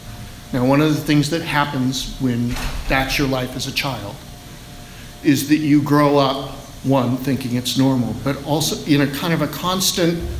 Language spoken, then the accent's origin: English; California, United States; I grew up in the Bay Area, and I was up there for work